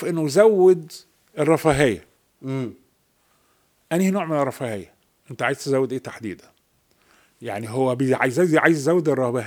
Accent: Egypt; طبعا احنا كمصريين بننبسط قوي من الكلام ده.

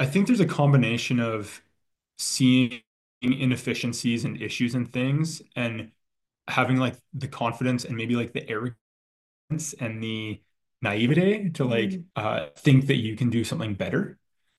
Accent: British Columbia, Canada; So where do I begin? I grew up on Vancouver Island in what I thought was a small town growing up. It was, you know, 20, 30,000 people. It felt very tiny though.

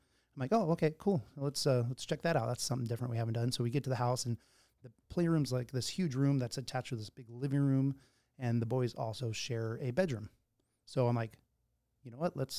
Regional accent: Spokane, Washington, United States; And born and raised in Spokane. I know a lot of people.

